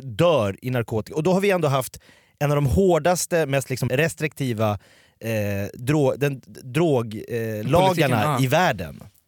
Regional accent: Sweden; om man då som jag är uppvuxen i svensk skola 80-90-tal

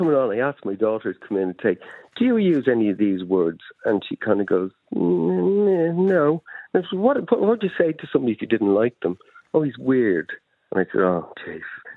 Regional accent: Ireland; because we are Irish

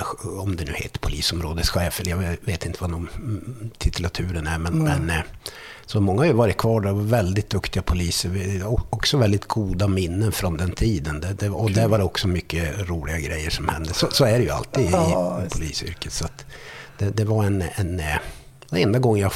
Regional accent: Arvidsjaur, Norrbotten County, Sweden; now in Stockholm, Sweden; Nej, jag kommer ju från Arvidsjaur från början.

